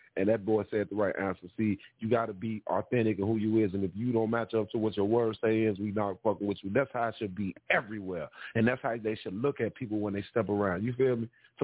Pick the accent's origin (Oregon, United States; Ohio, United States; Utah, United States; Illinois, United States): Illinois, United States; Chicago; But well, I'm from Chicago. But 9 times out of 10, everywhere we see Chicago, we got love for everybody when they come here.